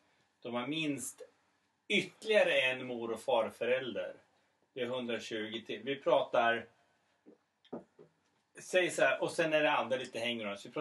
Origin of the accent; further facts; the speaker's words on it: Södermanland, Sweden; accent: Södermanland dialect; Men min sörmländska.